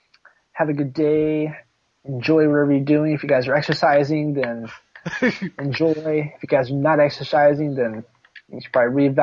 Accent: New Zealand; as a Kiwi

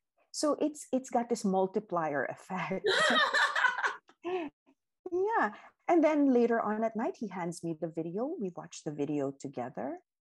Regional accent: Philippines; now in United States; I came from the Philippines where, you know, the guys are jealous.

